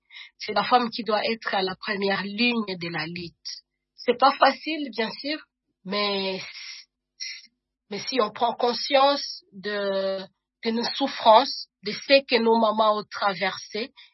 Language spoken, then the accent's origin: French; DR Congo; Cette perception que nous avons de la prison aussi, chez nous en RDC ou en Afrique en général, que les femmes ne peuvent pas aller en prison.